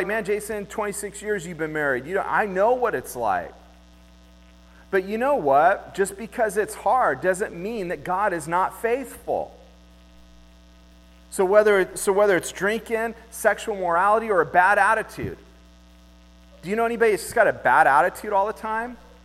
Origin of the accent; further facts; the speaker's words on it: Laguna Beach, California, United States; I grew up in Laguna Beach